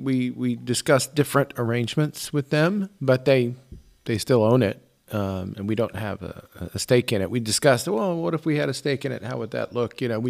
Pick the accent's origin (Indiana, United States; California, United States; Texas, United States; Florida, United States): Florida, United States; moved away as an adult; I'm from the United States, from Florida. I've been coming over here since August when the border opened.